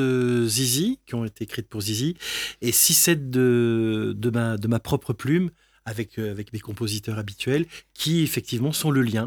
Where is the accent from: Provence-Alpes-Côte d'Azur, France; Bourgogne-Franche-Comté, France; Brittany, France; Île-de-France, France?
Provence-Alpes-Côte d'Azur, France; Marseille; Et c'est ce que je faisais dans les cours de récré à Marseille. Je suis marseillais